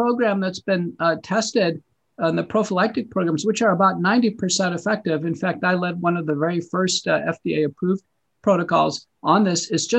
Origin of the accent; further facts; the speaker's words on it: United States; just as an American, you know, like anybody else in the spring and the pandemic